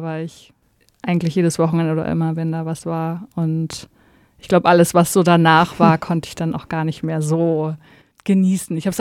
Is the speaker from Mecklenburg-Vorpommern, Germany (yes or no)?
yes; Greifswald, Mecklenburg-Vorpommern, Germany; Ja, also ich bin in einem besetzten Haus aufgewachsen in Greifswald